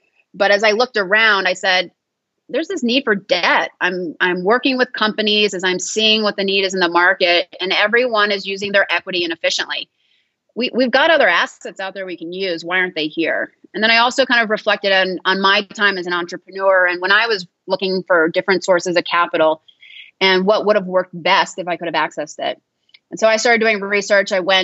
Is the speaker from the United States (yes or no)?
yes; United States; I've only worked in emerging markets, even though I'm American.